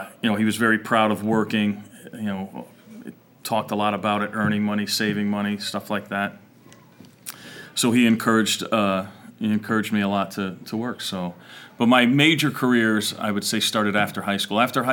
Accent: East Haven, Connecticut, United States; I grew up in East Haven, Connecticut.

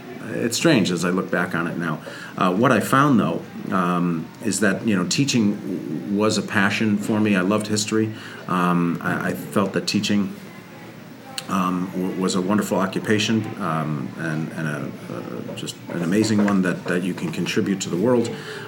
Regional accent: Hartford, Connecticut, United States; Hartford area. I moved around a lot as a kid.

